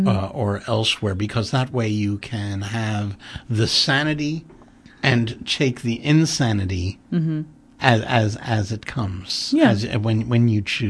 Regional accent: Jackson Heights, New York, United States; I grew up in Jackson Heights, where we had five subways.

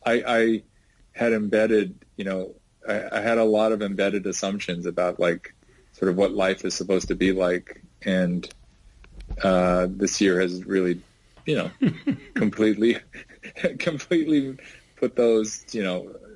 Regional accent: United States; I'm beyond just being an American and relatively privileged socioeconomically

